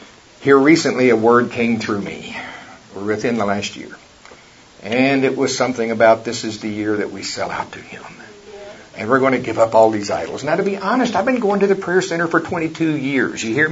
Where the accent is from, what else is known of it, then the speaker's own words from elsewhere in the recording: Oklahoma, United States; I love college football. I'm from Oklahoma. Not having our best year this year, but we'll be back.